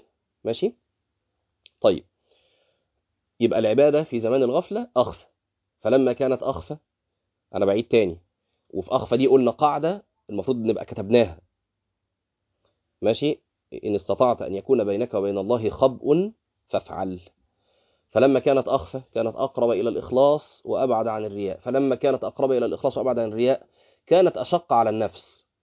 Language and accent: Arabic; Egypt